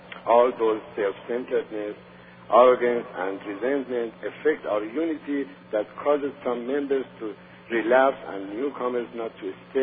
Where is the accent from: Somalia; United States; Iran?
Iran; I am an addict from Iran.